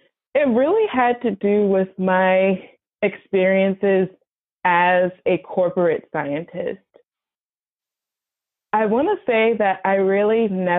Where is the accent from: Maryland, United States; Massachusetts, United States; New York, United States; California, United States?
New York, United States; Buffalo; Well, I am from Buffalo, New York, and I am really a lifelong scientist.